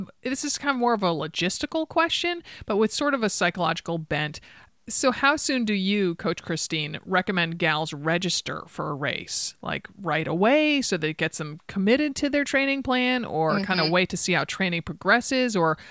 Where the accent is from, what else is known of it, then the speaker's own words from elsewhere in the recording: East Coast, United States; now in Oregon, United States; I grew up on the East Coast, I live here in Oregon.